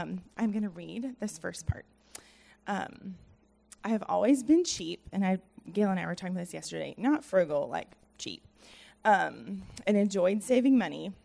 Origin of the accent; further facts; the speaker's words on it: Nashville, Tennessee, United States; I am originally from Nashville, but it's not the Nashville that it is now